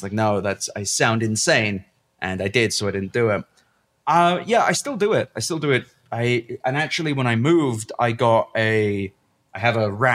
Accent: London, United Kingdom; It's Mixed Fish Bar on North Pole Road in London, where I grew up on Bracewell Road, I believe.

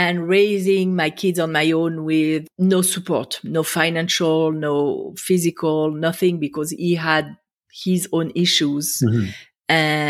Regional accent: France; English is a second language; moved away as an adult; now in Israel; So I grew up in France. I'm sure people can hear it. I can't hide it. I graduated high school in France, and then I fell in love with Israel. So I moved to Israel to go to college.

